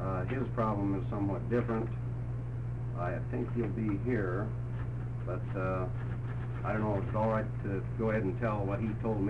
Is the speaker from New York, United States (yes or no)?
no; Coquille, Oregon, United States; I'm from Coquille, Oregon.